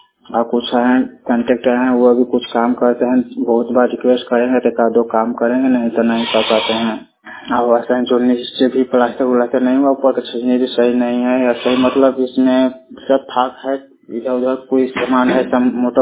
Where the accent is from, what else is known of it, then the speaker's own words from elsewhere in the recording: Bihar, India; मैं बिहार का रहने वाला हूँ। हमारा जिला घर है संदेश थाना रामा सात पंचायत है।